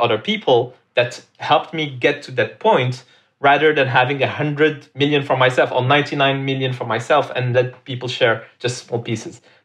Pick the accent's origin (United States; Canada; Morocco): Morocco; English is a second language; I was born in Morocco, and in Morocco, when I was 11, we're in 1998